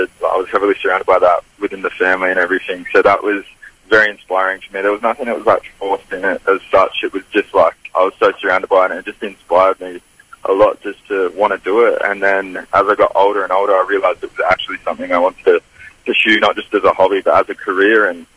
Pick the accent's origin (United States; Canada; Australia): Australia; Wollongong, New South Wales; now in Melbourne, Australia; I'm originally from Wollongong.